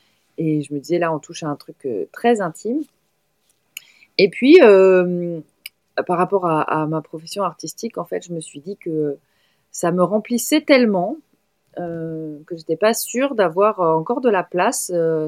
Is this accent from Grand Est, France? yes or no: no; Brittany, France; Je vais te faire une réponse de Normande, même si je suis bretonne.